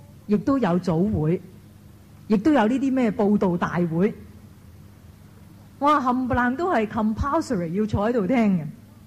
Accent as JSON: {"language": "Cantonese", "country": "China", "said": "我回家信我中国人拜那些菩萨，我妈成罗神主牌咁等住我拜"}